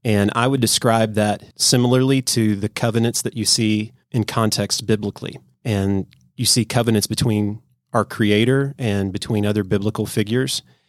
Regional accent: Nashville, Tennessee, United States; I was born and raised in Nashville with three boys and a wife

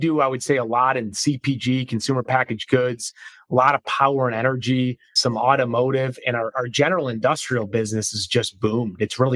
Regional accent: Rochester, New York, United States; now in Charlotte, United States; Born and raised in Rochester, New York, and found my way to greener pastures and sunny weather down in the Carolinas. So relocated down to Charlotte, North Carolina about 2 years ago.

